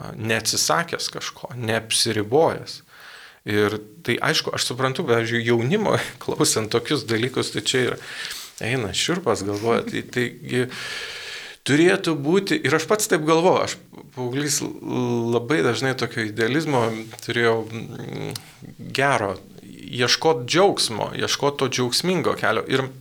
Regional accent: Varėna, Alytus County, Lithuania; Aš iš Varėnos, jeigu ką tai.

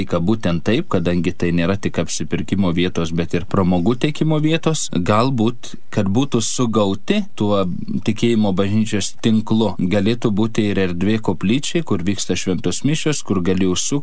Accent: Panevėžys, Panevėžys County, Lithuania; aš pats esu panevėžietis iš miesto kilęs, bet nemažai mano kunigystėje paskirimų buvo kaime ir dabar dirbu Krekenavoj miestelis, bet iš tiesų yra kaimiška bendruomenė

